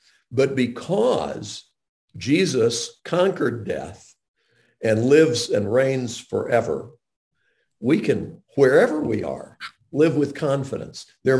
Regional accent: Montreat, North Carolina, United States; I grew up right outside of Asheville, North Carolina. I lived in a little town called Montreat, where Billy Graham lived.

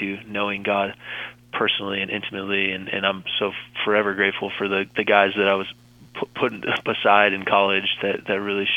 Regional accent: Dallas, Texas, United States; I grew up in Dallas, Texas, and was part of the Bible Belt

